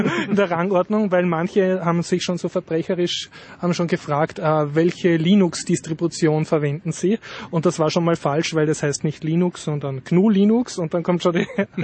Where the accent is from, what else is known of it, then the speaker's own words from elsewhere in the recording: Austria; German is a second language; was für mich als Österreicher sehr Peinliches passiert